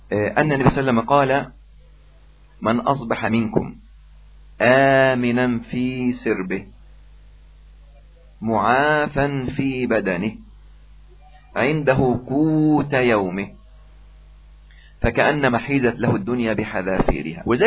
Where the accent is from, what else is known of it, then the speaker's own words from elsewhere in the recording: Egypt; وذاك اكرش الكروش عندنا في مصر